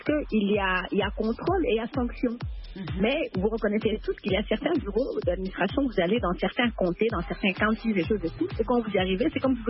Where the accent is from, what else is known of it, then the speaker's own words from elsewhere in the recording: DR Congo; J'ai un passeport du pays. Je suis congolaise